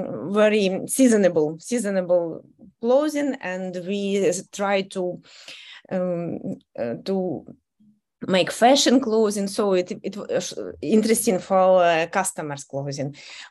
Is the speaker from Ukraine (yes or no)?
yes; Kherson, Kherson Oblast, Ukraine; English is a second language; I'm from Kherson. It's Ukraine.